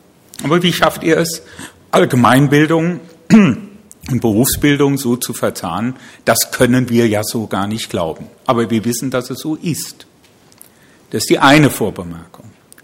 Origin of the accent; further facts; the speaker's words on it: Hesse, Germany; als Hesse in der Mitte Deutschlands